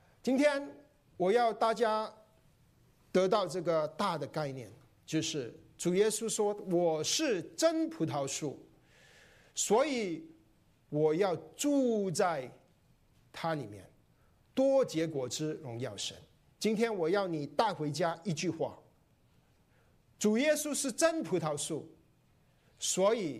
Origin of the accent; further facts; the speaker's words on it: Malaysia; 我小时候在外婆家成长，让外婆养大我。我依稀记得外婆喜欢种果树。我生长在马来西亚后院，他有一个后院，我们住的是板屋后院